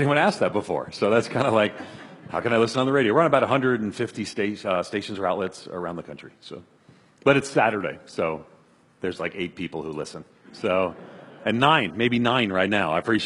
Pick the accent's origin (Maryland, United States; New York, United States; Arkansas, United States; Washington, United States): New York, United States; New York City; I grew up in New York City. You know, I guess I'm Irish, so we're either sleepy or angry.